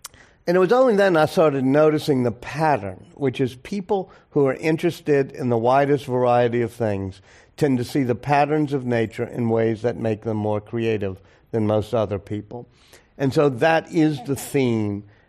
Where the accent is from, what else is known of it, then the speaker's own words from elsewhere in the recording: New Orleans, Louisiana, United States; I plan to move back to my hometown of New Orleans.